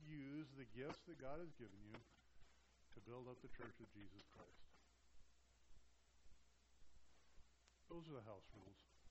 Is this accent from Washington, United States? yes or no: no; California, United States; I have family in Southern California. I was raised in Southern California. Ever since I was a kid in Southern California, they've talked about the big one